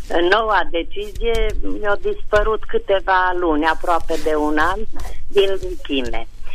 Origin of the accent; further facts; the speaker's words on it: Reghin, Mureș County, Romania; Vă sunt din Reghin.